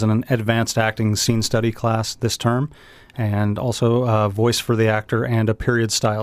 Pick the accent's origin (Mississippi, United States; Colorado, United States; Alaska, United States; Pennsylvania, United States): Alaska, United States; Ketchikan; So I am from Ketchikan, Alaska, born and raised, and have been living in Ketchikan previously.